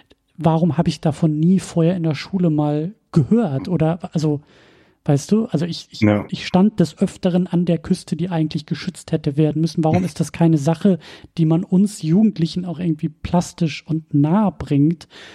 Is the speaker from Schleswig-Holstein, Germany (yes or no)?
yes; Husum, Schleswig-Holstein, Germany; Ich komme ja aus Husum. Das ist ja ein sehr kleines Städtchen, Nordseeküste.